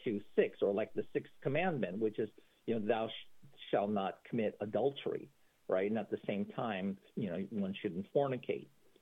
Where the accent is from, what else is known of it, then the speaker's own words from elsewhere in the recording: San Francisco, California, United States; moved away as an adult; I grew up there, and left after college.